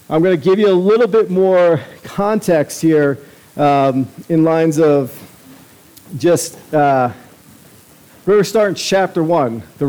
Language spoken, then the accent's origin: English; New York, United States; But I remember in the 80s, growing up in Long Island